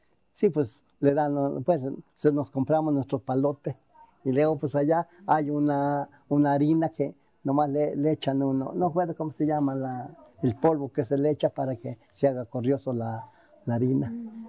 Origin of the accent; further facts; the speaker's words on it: Mexico; Pues como mexicano.